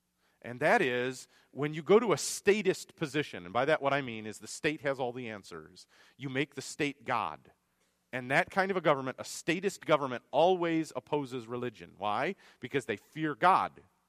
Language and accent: English; United States; born there; I'm thankful I was born in the United States.